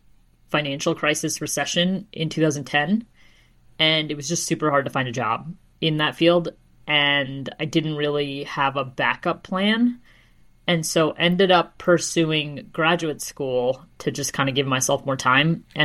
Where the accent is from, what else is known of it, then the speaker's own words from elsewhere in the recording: New York, United States; my parents are both immigrants from India. And so I was born in New York and grew up in that area.